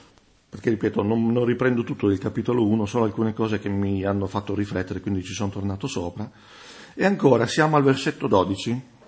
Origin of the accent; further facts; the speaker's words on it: San Giovanni Rotondo, Apulia, Italy; Io ho conosciuto dei credenti giù nel mio paese natale, San Giovanni Rotondo. Ero piccolo